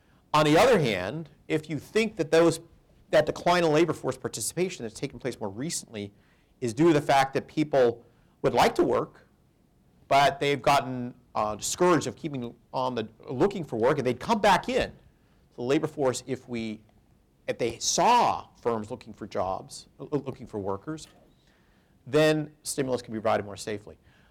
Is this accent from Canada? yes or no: yes; Winnipeg, Manitoba, Canada; So I grew up in Winnipeg